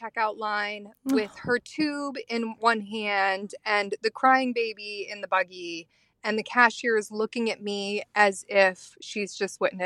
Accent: United States; I am a P from the States.

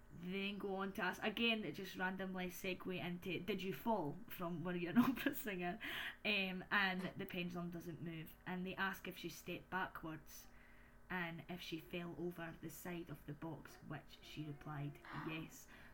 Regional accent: Scotland, United Kingdom; obviously, we're from Fife

